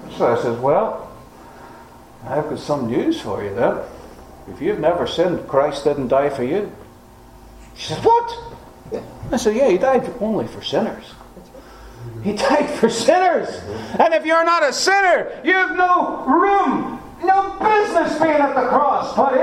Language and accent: English; Ireland; And I'm only from Ireland.